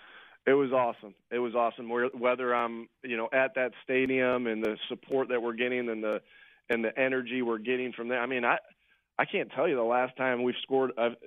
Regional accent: Jamestown, New York, United States; I grew up in the Jamestown, New York area, Buffalo area

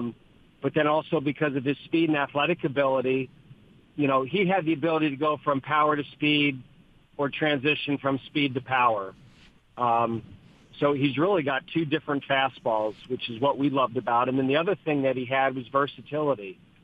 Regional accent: New York, United States; I grew up in Western New York, and I had a little transistor radio that I'd listen to WGR as a kid and listen to the Sabres games.

